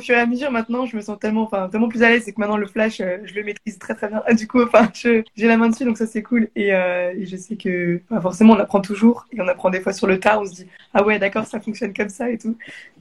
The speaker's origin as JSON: {"language": "French", "town": "Strasbourg", "region": "Grand Est", "country": "France", "lives_now": "Paris, France", "said": "Bah, du coup, je suis sur Paris. Je suis de Strasbourg. Donc, je bouge. Donc, j'ai fait Strasbourg, Reims, Paris."}